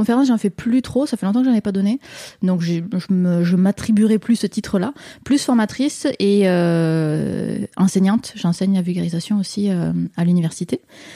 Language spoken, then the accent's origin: French; France; now in Quebec, Canada; Donc je suis française, mais je suis allée habiter au Québec en 2009.